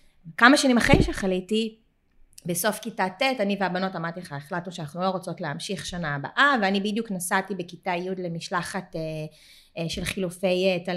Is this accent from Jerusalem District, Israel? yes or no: no; Tel Aviv, Tel Aviv District, Israel; גדלתי בתל אביב. נולדתי וגדלתי בתל אביב, והייתי בבדור תקופה.